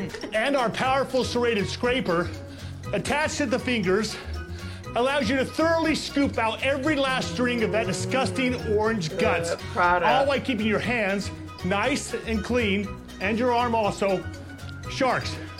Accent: Dallas, Texas, United States; I'm from the Big D of Texas, that's right, Dallas.

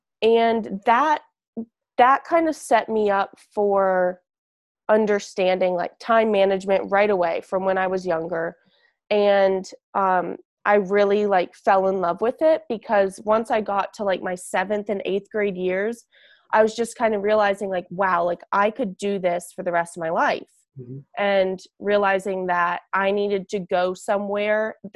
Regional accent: Wake Forest, North Carolina, United States; I was born and raised and have lived my whole life in Wake Forest, North Carolina.

